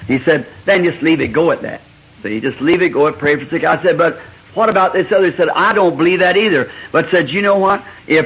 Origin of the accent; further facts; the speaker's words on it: Ireland; I'm an Irishman by birth, the first birth, a Jew by second